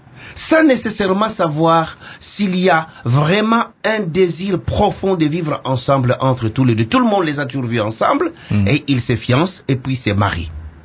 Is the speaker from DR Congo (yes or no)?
yes; Kongo Central, DR Congo; born there; first language Kiyombe; French is a second language; Moi, je suis né au bas-fleuve, au Mayombe. Je ne parle que Kiyombe. Aujourd'hui, je parle très bien Lingala, je parle très bien Kikongo à l'État grâce à mon épouse.